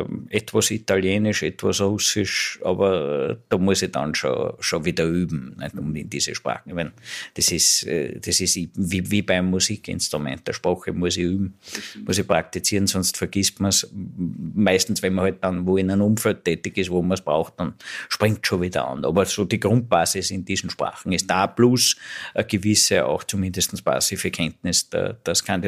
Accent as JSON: {"language": "German", "region": "Styria", "country": "Austria", "tie": "born or raised there", "said": "weil ich zwar jetzt der erste Ausseher bin, der gebürtige Ausseher, der Botschafter wurde"}